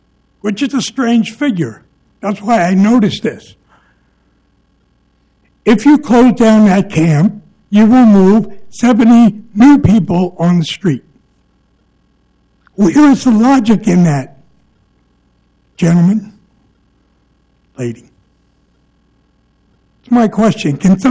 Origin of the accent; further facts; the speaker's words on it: Ireland; The logic here, and I know I'm Irish, but the logic here is damaged.